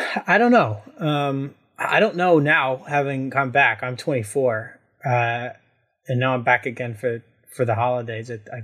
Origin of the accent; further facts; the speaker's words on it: New York, United States; I am not from New Jersey. That's a dig. I'm from New York. There's a sharp distinction. I've never been from New Jersey.